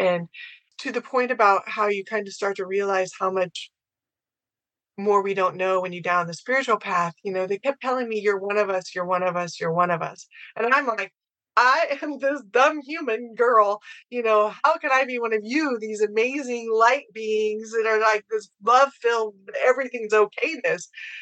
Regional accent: Ottawa, Kansas, United States; had gotten a job at my hometown, Ottawa University in Kansas

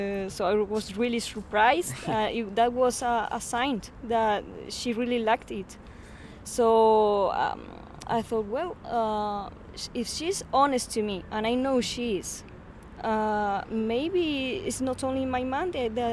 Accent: Spain; be promoting the book in the main cities here in Spain. We are gonna be in the big cities and in my hometown, of course.

